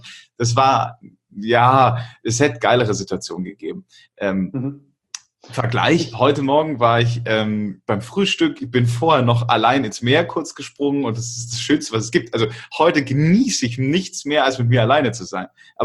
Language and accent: German; Augsburg, Bavaria, Germany; also ich komme ja aus Augsburg